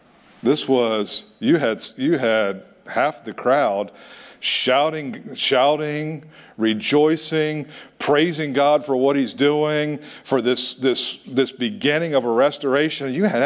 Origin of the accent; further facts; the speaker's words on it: Finksburg, Maryland, United States; I grew up in Finksburg on Markley Road. We had a big, giant hill in our backyard.